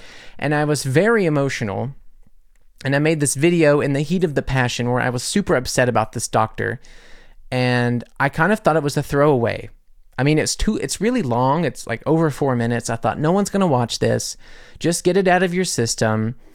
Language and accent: English; United States; I love cereal, I'm American, suck on it